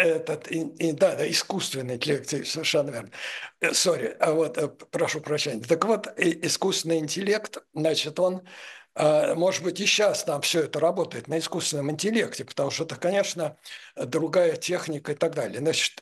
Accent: Russia; нам это легче всего, потому что мы из России, там связаны с Россией

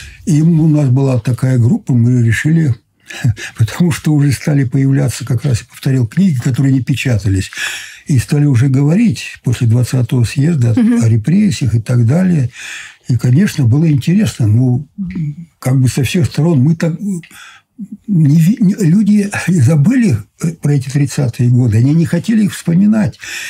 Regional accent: Sverdlovsk Oblast, Russia; born there; moved away; С Урала. Я родился под Свердловском.

